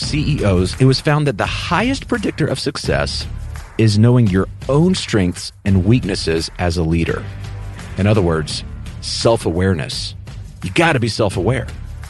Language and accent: English; Lubbock, Texas, United States; He's from my hometown, Lubbock, Texas.